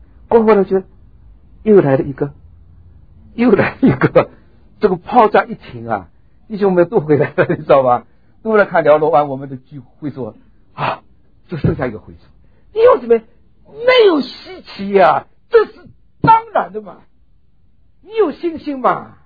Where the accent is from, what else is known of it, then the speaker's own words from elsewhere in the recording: China; 我们中国人看见